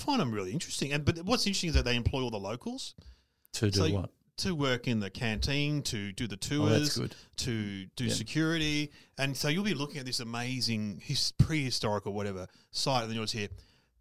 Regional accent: Australia; I said, "Oh, we're from Australia." Oh, always a good opener.

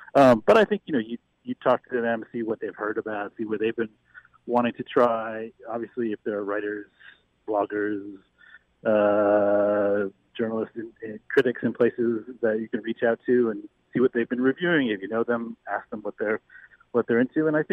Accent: Louisville, Kentucky, United States; You know, I'm from Louisville, Kentucky. I've probably had Burgoo twice in my life.

